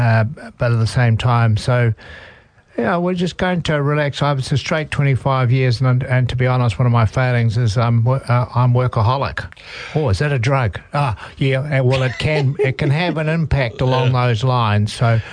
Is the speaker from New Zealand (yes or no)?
yes; New Zealand; But I'm English Irish ancestry, first generation New Zealander.